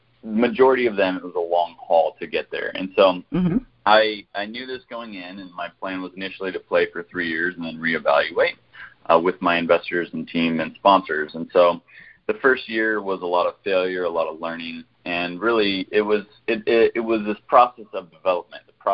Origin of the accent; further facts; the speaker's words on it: Hutchinson, Kansas, United States; I grew up in Hutchinson, Kansas, so we lived a mile away from one of the best golf courses in America.